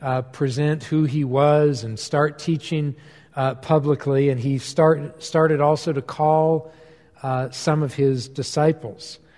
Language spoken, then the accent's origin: English; Olathe, Kansas, United States; But he remembered me because I grew up in Olathe, Kansas, where a couple decades before he had served as a pastor of the Covenant Church there